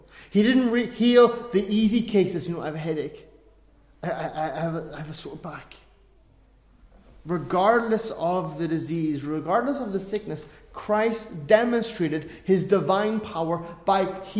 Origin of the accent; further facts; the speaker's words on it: Ireland; We rhyme there, I know. I'm Irish, can't help it.